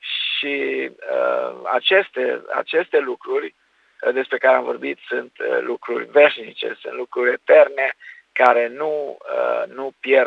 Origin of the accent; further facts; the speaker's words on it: Romania; born there; Tată Ceresc, ne închinăm înaintea Ta în numele Domnului Iisus Hristos și îți mulțumim că ne-am născut în România și îți mulțumim pentru țara noastră